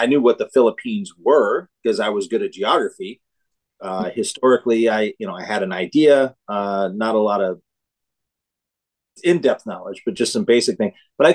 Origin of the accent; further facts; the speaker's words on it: Illinois, United States; You know, growing up, I grew up in, I was born here, but I grew up in Illinois.